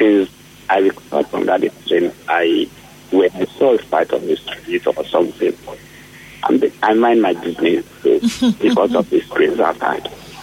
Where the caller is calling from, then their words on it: Lagos, Nigeria; I'm actually calling from Lagos.